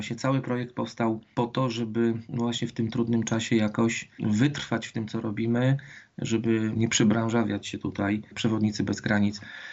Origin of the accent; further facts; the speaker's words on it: Lesser Poland, Poland; bo moja rodzina stąd pochodzi, także jestem rodowitym góralem.